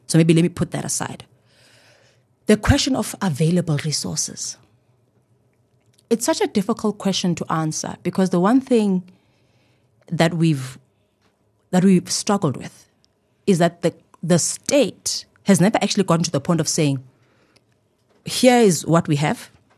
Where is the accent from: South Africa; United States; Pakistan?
South Africa; Eastern Cape; So I'm from the Eastern Cape.